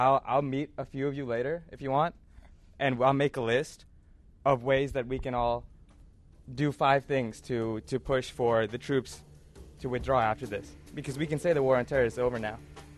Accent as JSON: {"language": "English", "country": "Saudi Arabia", "tie": "born or raised there", "also_born_or_lived": "India", "lives_now": "United States", "said": "I was born in India and I was raised for several years in Saudi Arabia"}